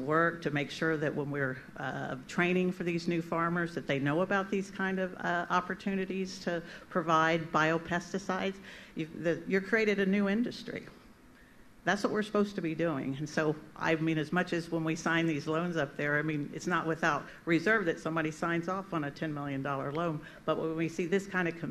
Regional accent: Texas, United States; I'm from Texas, so of course I go to any football game.

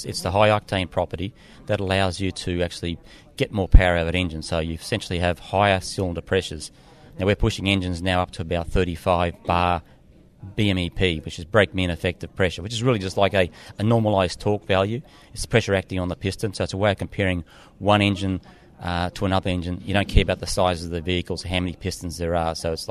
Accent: Australia; now in Michigan, United States; Well, I'm an Australian on walkabout at the moment. I'm in Michigan, but I started in Australia

